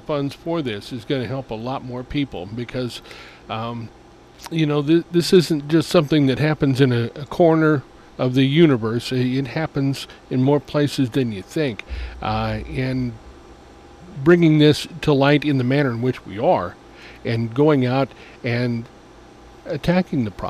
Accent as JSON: {"language": "English", "town": "Chicago", "region": "Illinois", "country": "United States", "said": "Now, I come from the Chicago area"}